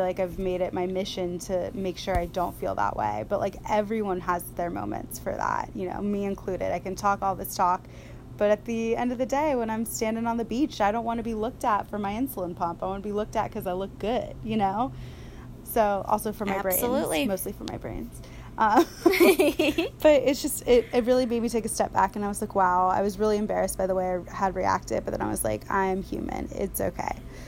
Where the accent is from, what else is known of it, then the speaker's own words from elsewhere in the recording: the South, United States; I'm from the South and I honestly, you know, it was like one of those like bless her heart moments.